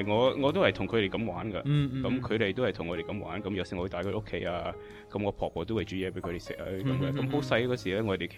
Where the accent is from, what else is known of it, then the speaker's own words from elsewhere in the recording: San Francisco, California, United States; 我系三藩市出世。